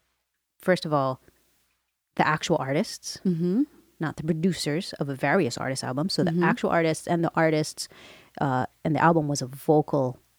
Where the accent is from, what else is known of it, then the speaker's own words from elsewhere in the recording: Hawaii, United States; We're Hawaiian by the fact that we're from Hawaii.